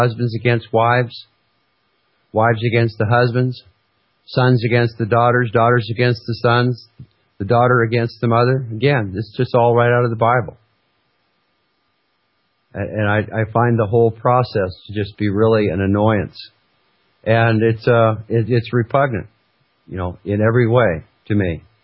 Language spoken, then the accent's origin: English; Alaska, United States; I don't know whether it was just because I grew up in Alaska.